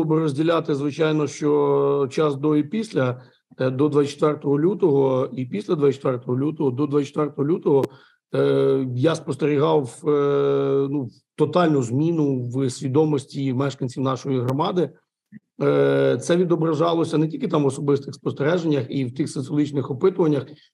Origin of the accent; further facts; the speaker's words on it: Khmelnytskyi, Khmelnytskyi Oblast, Ukraine; Наскільки я пишаюсь Україною, наскільки я пишаюся, що я хмельничанин і живу в цьому місті